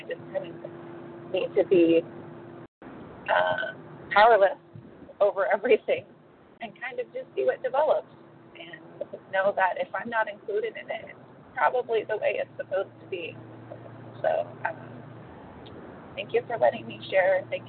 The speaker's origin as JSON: {"language": "English", "town": "San Diego", "region": "California", "country": "United States", "said": "from San Diego, California."}